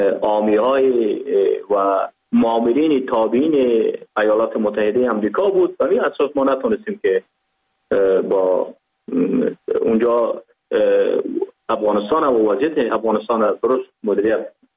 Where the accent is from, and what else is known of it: Pakistan